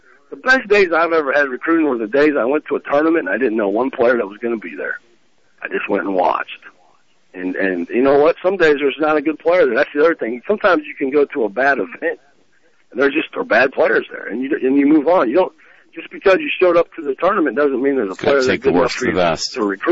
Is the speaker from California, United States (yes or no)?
no; Iowa, United States; I'm not from Missouri, but I'm from Iowa.